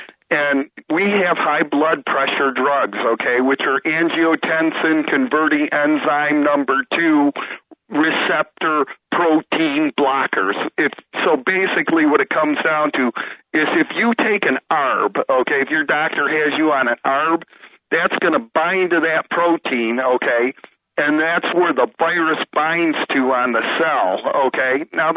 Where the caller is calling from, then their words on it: Michigan, United States; from Michigan.